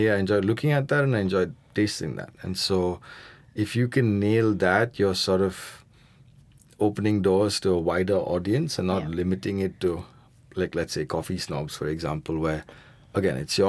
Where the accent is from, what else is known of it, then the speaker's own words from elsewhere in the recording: Bangalore, Karnataka, India; I grew up in Bangalore. I used to spend a lot of time on the estate as a kid, but like not more than 2 months at a stretch.